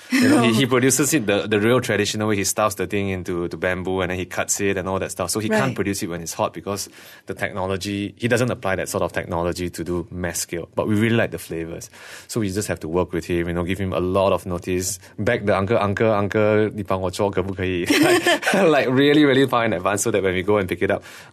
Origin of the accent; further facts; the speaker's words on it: Malaysia; being a Chinese Malaysian or just being Malaysian Chinese